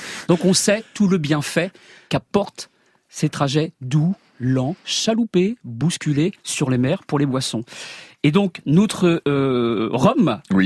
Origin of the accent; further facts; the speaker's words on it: Normandy, France; comme je suis normand